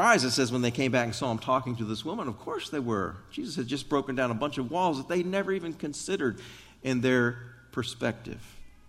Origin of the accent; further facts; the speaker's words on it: Maryland, United States; moved away as an adult; now in Texas, United States; Karen and I came from Maryland. We lived our first almost 28 years or so in Maryland, and then came to Texas.